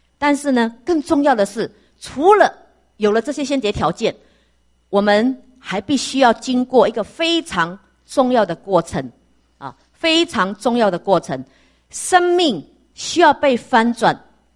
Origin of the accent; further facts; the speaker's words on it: Malaysia; 我去年回我的家乡是在马来西亚，我是来自马来西亚。